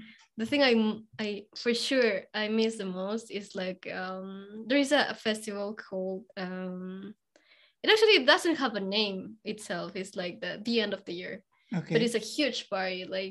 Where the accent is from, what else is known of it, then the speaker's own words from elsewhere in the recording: Ecuador; English is a second language; moved away as an adult; also born or lived in France / Canada; So I'm originally from Ecuador, but I went to France for my studies, and I went to Canada for, and then I came here because I got an internship here.